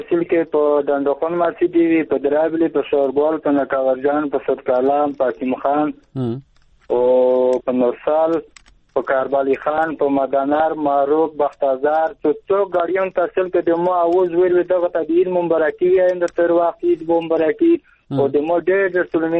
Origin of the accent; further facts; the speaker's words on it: Khost, Afghanistan; د خوست ولایت نه یم